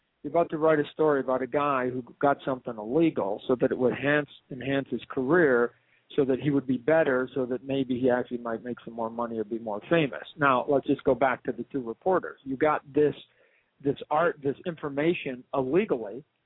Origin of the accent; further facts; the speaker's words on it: Canada; now in United States; You know, we live in America, right? Anybody's allowed to sue anybody over anything. I've found, as a Canadian guy, I found that to be one of the truisms